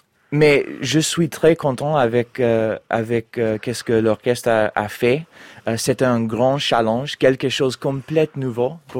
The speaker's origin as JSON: {"language": "French", "country": "United States", "second_language": "French", "said": "Et pues, je suis américain et j'arrive de faire"}